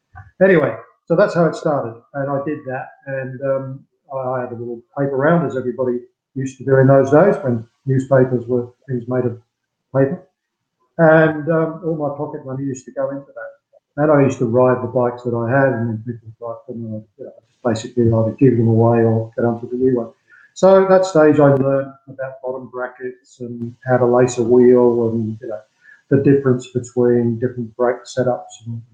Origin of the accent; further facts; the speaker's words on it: United Kingdom; moved away as an adult; In 1984, I ended up in Australia, being British, public school upbringing.